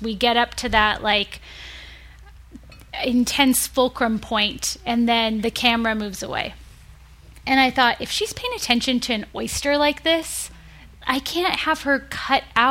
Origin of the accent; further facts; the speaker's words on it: California, United States; And growing up in California, we have tomatoes all the time, year round.